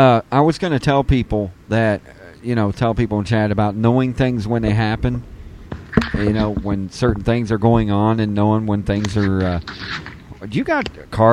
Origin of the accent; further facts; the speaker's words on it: Cincinnati, Ohio, United States; I grew up in Cincinnati, and it's just across the river from it.